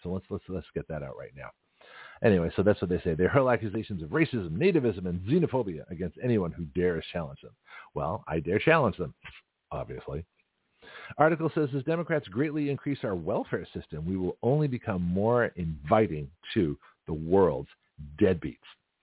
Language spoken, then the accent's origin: English; Canada; now in United States; I'm from another country. I'm Canadian, right?